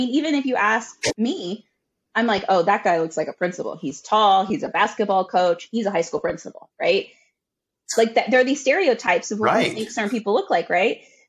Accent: El Paso, Texas, United States; born there; So my first language is English.

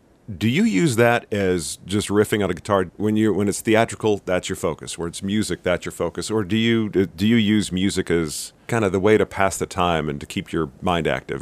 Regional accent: Dallas, Texas, United States; Yeah, I'm from Dallas, so the areas that you're hitting up there, I'm going, damn

